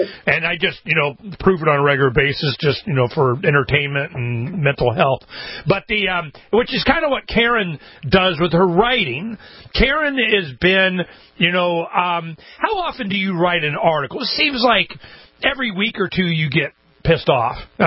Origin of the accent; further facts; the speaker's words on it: Canada; now in Japan; being a Canadian in Japan